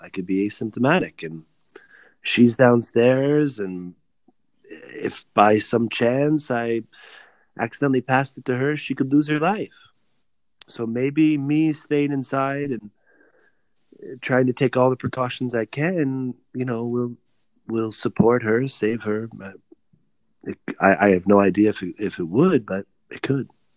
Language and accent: English; United States; I think for me as an American, I mean, I so strongly prize this concept of freedom.